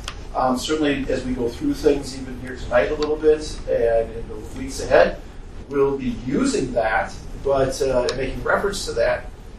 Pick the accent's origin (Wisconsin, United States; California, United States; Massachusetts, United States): Wisconsin, United States; I was born in Wisconsin, grew up in Wisconsin, but actually studied for this diocese and have been ordained for 30 years.